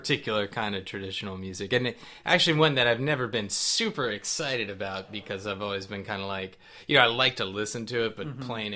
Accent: Kentucky, United States; now in Austin, United States; That's my wife, who, you know, we're both Kentuckians, and we were growing up in Kentucky.

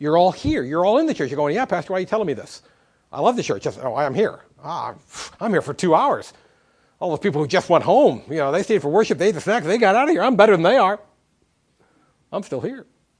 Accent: Midwest, United States; Now, I grew up in the Midwest. I love the Midwest, okay?

